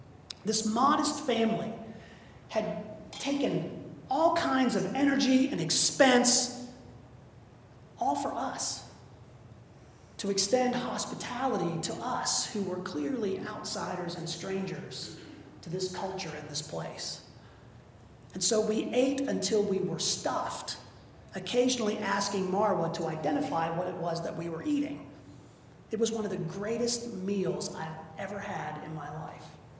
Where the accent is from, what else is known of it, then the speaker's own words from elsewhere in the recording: United States; I'm an American, a Christian.